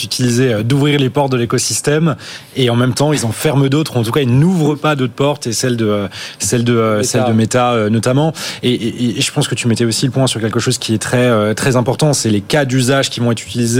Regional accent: Grand Est, France; il se trouve que je viens d'Alsace.

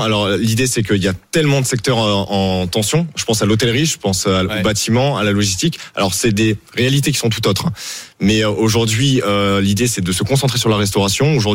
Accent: Argelès-sur-Mer, Occitanie, France; Moi, je viens du coup d'Argelès-sur-Mer.

